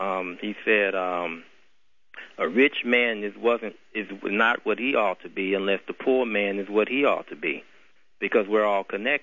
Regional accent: Chicago, Illinois, United States; No, I'm not. No. I'm from Chicago.

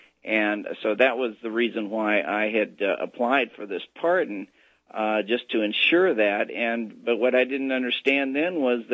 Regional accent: Texas, United States; Growing up in Texas, my brother did a lot of shooting and things like that.

